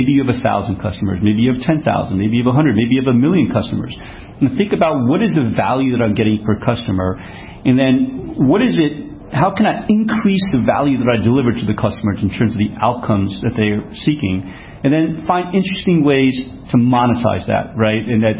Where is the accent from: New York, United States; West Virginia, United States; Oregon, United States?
New York, United States; now in California, United States; If they grew up with the New York Times, as a New Yorker myself, I still consume, or I still read the New York Times in California because I have a harder time, you know, reading a paper that I didn't grow up with.